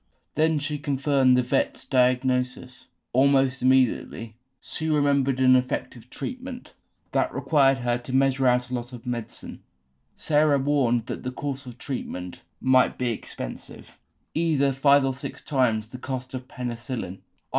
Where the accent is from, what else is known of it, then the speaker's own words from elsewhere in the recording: Reigate, South East England, United Kingdom; accent: Surrey; So my accent is pretty typical of that of someone from Surrey. It's quite close to received pronunciation. Reigate itself is quite a sought-after town for bringing up children